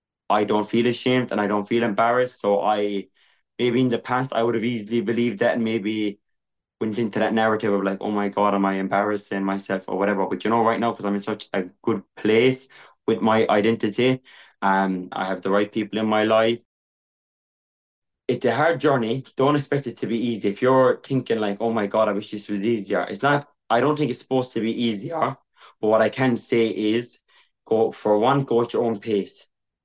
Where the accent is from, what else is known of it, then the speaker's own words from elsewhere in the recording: Munster, Ireland; I'm from Kerry. I'm 23 years old. I'm a gay Irish traveller.